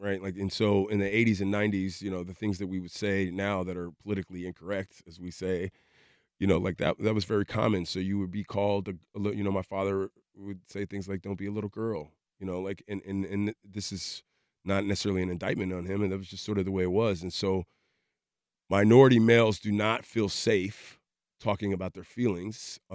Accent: Chicago, Illinois, United States; So initially, as a child, I grew up in Southside Chicago.

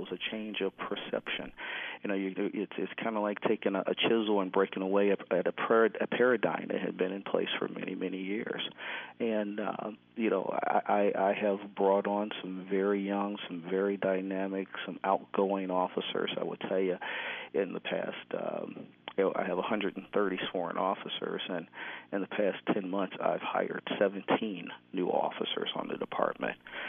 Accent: Chicago, Illinois, United States; Look, I'm from Chicago, and people used to shoot at us all the time as police officers.

